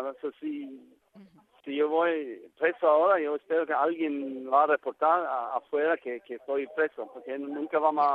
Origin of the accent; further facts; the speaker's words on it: Norway; Spanish is a second language; yo soy de Noruega.